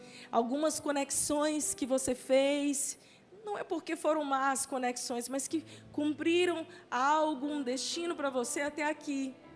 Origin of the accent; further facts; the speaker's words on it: São Luís, Maranhão, Brazil; moved away as an adult; now in Teresina, Brazil; quando eu estava mudando de São Luís, a minha cidade natal, para esse campo missionário que nós estamos hoje ali em Teresina